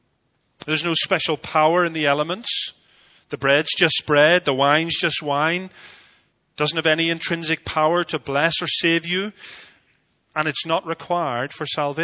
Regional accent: Northern Ireland, United Kingdom; Protestants, where I grew up in Northern Ireland

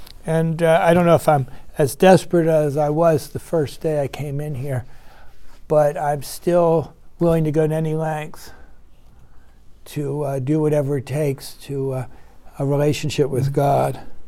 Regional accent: East Coast, United States; I used to go to the ocean a lot when I was a kid. And we grew up on the East Coast, and you'd get in the undertow sometime.

